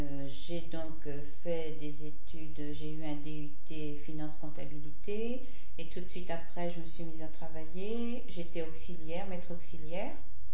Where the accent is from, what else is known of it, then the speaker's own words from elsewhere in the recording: Nantes, Pays de la Loire, France; Je suis originaire de Nantes, j'ai vécu à Nantes jusqu'en 70, depuis ma naissance jusqu'à 70. Après, j'étais habité La Baule, qui est près de Nantes, à 80 km de Nantes. Ensuite, j'ai été habité à Nord-sur-Eyre, en campagne